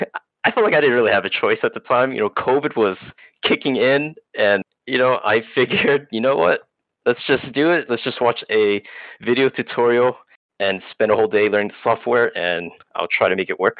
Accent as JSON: {"language": "English", "town": "Bedford", "region": "Texas", "country": "United States", "tie": "born or raised there", "also_born_or_lived": "Fort Worth / Seattle / Los Angeles", "said": "So I was born in Bedford, Texas. I lived in Fort Worth, Texas for a few years before moving to California."}